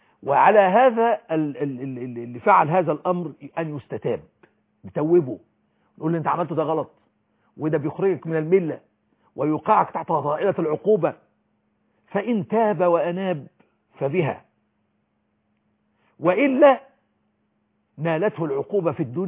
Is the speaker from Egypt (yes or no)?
yes; Egypt